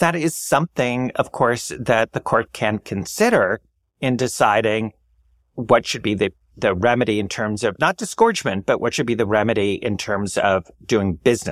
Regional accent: New York, United States; little insider question for as a New Yorker, which I should know the answer to.

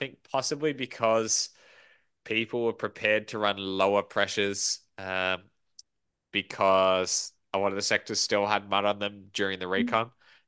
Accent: Australia; And as an Australian racing on that side of the world, it was a race that was special for me.

